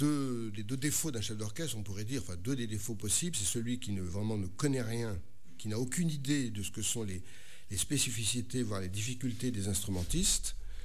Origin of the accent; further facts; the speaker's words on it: Calais, Hauts-de-France, France; avant, je suis calaisien, je suis donc du Nord.